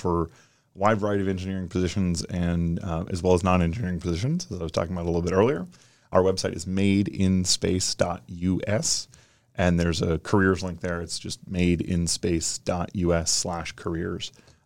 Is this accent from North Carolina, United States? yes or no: no; Jacksonville, Florida, United States; I grew up here in Jacksonville. We watched the launches on a regular basis.